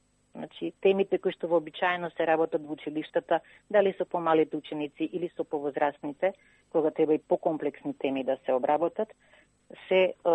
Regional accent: Skopje, Skopje Statistical Region, North Macedonia; moved away as an adult; now in Australia; Во Австралија сум веќе 3,5 години. До пред 3,5 години живе во Македонија, родена сум во Скопје.

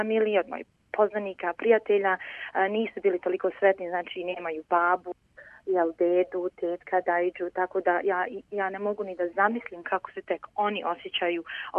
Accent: Srebrenica, Republika Srpska, Bosnia & Herzegovina; moved away; Ja sam 95. godine bila u Tuzli, znači mi smo bili, oficijalno mi smo bili izbjeglice u Tuzli, znači mi smo izbjegli iz Srebrenice negdje 93. godine sa UN konvencijom.

